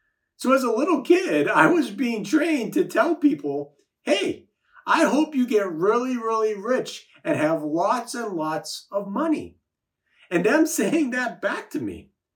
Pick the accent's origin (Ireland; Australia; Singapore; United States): Singapore; Many of you know that I'm originally from Singapore. My mom is Chinese and my dad is Indian, so I'm technically a Chindian.